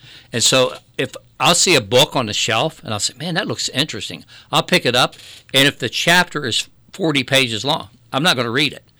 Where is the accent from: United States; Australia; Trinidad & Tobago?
United States; Marion; I was born in Marion, 1953. Actually, I was born in this building, I believe.